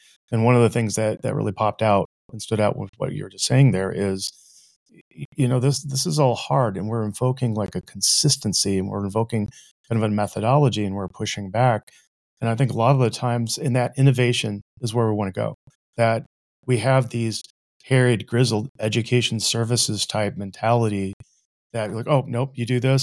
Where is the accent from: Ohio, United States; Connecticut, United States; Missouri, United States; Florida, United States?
Missouri, United States; St. Louis; I can't believe I'm from Missouri originally, in St. Louis.